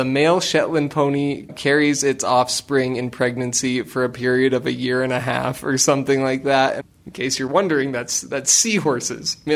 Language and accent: English; Riverton, Wyoming, United States; Yeah, so I grew up just outside of Riverton, Wyoming, which has about 10,000 people in it.